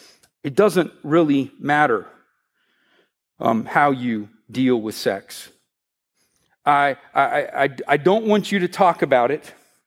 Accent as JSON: {"language": "English", "country": "United States", "said": "As an American, where individualism is, you know, what we think that is the highest value."}